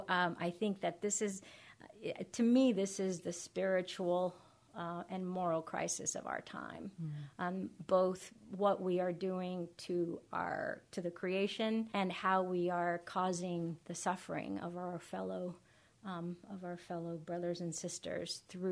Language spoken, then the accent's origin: English; Costa Rica; I'm originally from Costa Rica, and I grew up with a deep, deep appreciation, and a deep love, and a deep comfort in nature.